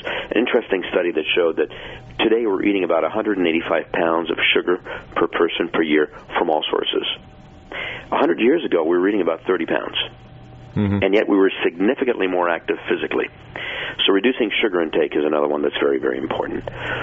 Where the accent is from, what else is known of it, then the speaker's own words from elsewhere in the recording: Canada; average American or Canadian, I'm from Canada